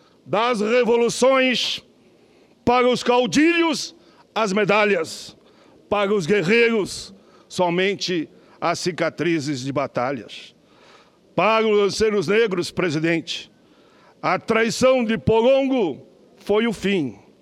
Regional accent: Rio Grande do Sul, Brazil; eu sou do Pampa Gaúcho, terra de muitas revoluções. Não sou chimango, nem sou maragato. Sou tão somente um rebelde lanceiro negro.

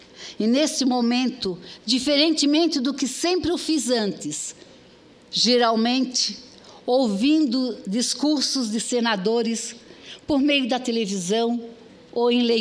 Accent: Imbituba, Santa Catarina, Brazil; À minha terra em Imbituba, ao meu estado Santa Catarina, a nossa bela Catarina, o único estado da federação com nome de mulher. A alegria de ter nascido brasileira

